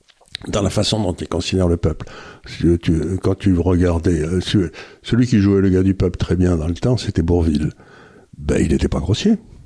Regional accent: Gascony, France; je connaissais des gens très très très pauvres quand j'étais jeune en Gascogne ou n'importe où

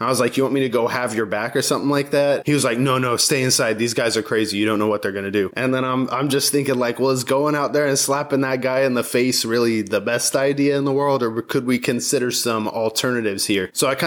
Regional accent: Georgia, United States; But the place that I spent the most time in my teen years, I call my hometown. It's a town in Georgia.

